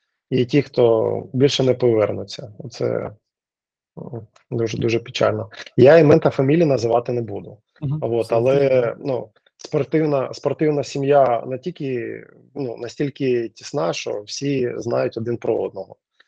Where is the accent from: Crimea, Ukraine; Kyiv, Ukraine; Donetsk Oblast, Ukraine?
Donetsk Oblast, Ukraine; Mariupol; Я з Маріуполя, от і у нас там одна з дуже добрих, ну, гарних шкіл боксу була.